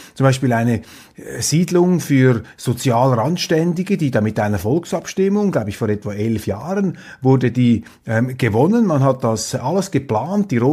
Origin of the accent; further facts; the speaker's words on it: Zurich, Switzerland; Ich sage das als Zürcher, mein Großvater war Berner Oberländer.